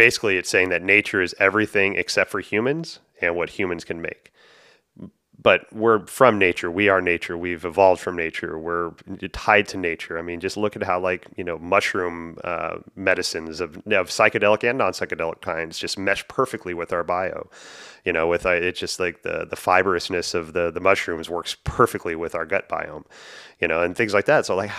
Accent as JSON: {"language": "English", "region": "the South", "country": "United States", "tie": "born or raised there", "said": "You know, like I grew up in the South and it was kind of counterintuitive"}